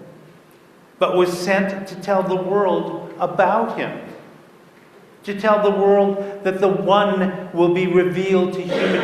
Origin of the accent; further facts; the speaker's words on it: Cleveland, Ohio, United States; And I'm from Cleveland, Ohio, and it's even darker and bleaker at this time of year.